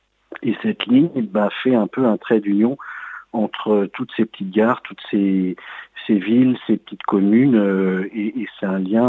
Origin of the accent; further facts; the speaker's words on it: Massif Central, France; Déjà, moi, je suis originaire du Massif central, donc c'est un territoire qui m'intéresse.